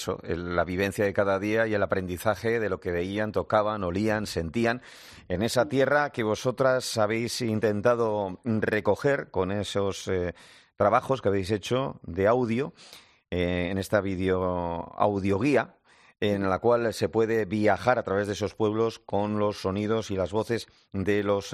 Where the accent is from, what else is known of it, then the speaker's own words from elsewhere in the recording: Basque Country, Spain; el cambio climático ha hecho desaparecer, por ejemplo, una isla de mi tierra, en una isla que está frente a su Carrieta, en la Reserva de Urdaibai.